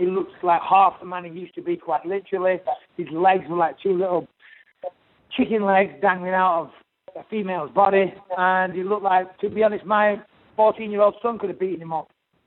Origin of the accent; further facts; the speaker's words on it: England, United Kingdom; now in Orange County, United States; Well, I am an Englishman living in Orange County, but I still go back to the UK very frequently.